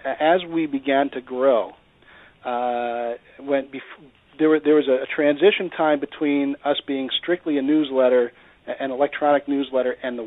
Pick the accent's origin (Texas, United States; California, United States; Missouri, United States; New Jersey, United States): New Jersey, United States; I grew up in Jersey, so most of my contacts were out of Jersey or Pennsylvania, New York, or Delaware.